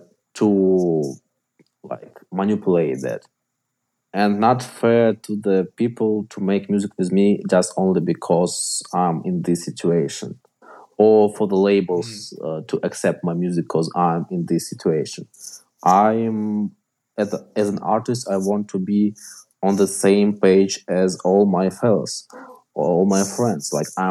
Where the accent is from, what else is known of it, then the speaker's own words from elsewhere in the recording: Ukraine; English is a second language; because I'm from Ukraine.